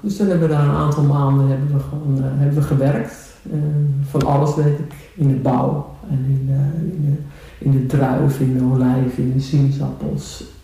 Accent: Haarlem, North Holland, Netherlands; now in Texel, Netherlands; Ik ben geen echte Texelaar. Ik ben aangespoeld, zoals ze dat noemen hier. Ik ben geboren in Haarlem, opgegroeid in Haarlem.

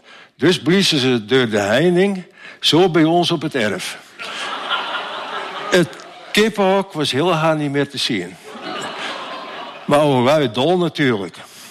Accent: Texel, North Holland, Netherlands; Nog steeds een beetje skeef op Tessel. Ik ben opgegroeid aan de Kolk en had een fijne jeugd.

